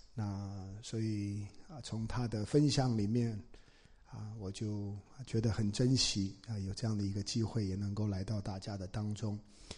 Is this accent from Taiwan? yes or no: yes; Taiwan; now in United States; 师母跟我都是在台湾出生长大的。但是我们其实是在美国认识的